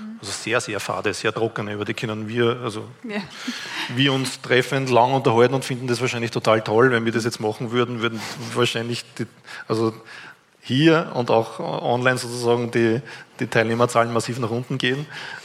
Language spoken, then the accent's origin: German; Lower Austria, Austria; ich komme aus Niederösterreich, in meiner Gemeinde bräuchte ich 2 Parkplätze.